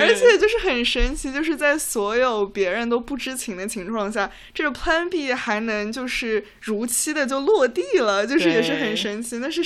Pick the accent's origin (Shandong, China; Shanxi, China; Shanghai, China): Shanghai, China; 就是其实作为一个上海人